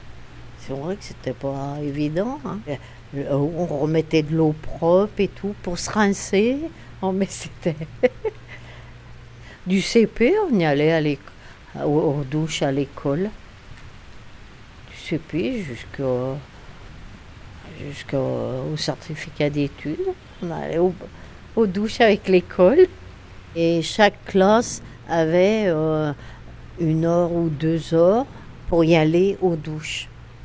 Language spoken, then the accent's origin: French; Lyon, Auvergne-Rhône-Alpes, France; Je suis née à Gerland en 1954. Je connais bien le quartier.